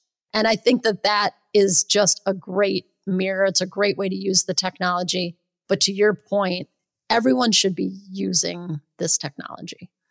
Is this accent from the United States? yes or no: yes; Midwest, United States; And I'm a Midwesterner who at the time was living in California, so it felt very much like home.